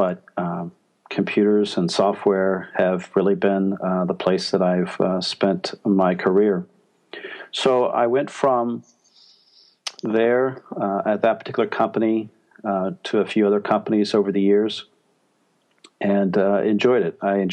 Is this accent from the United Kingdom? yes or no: no; Midwest, United States; I moved from the Midwest where I grew up to the New England area, which I have been at now for nearly 20 years.